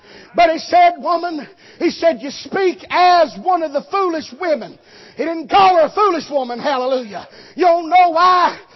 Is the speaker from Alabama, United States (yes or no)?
yes; Alabama, United States; Now, I'm from Alabama. Whirlwinds makes me nervous.